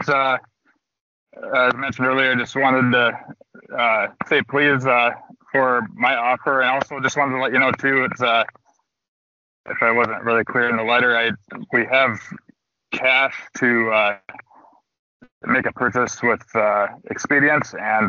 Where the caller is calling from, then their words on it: Hawaii, United States; I'm from calling from Maui right now, about a half hour till he puts back to Portland.